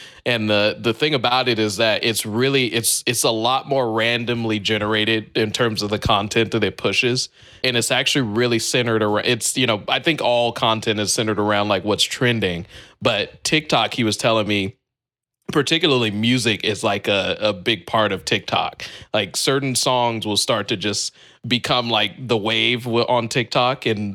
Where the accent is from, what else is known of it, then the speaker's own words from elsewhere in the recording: California, United States; I have taken that drive because I'm from the Bay Area originally